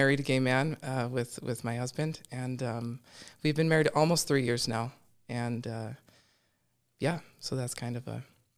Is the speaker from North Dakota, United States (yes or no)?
no; Bountiful, Utah, United States; also born or lived in Pleasant Grove, United States; I was born and raised in Utah, in Bountiful, Utah, for until I was about 15. And then we moved to Pleasant Grove and finished out my teenage years there.